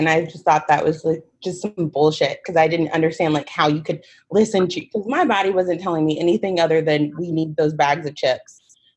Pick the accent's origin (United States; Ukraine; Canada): United States; Nashville, Tennessee; now in California, United States; because I moved to California from Nashville about 2 years ago. So I had never been away from, like, my hometown other than college.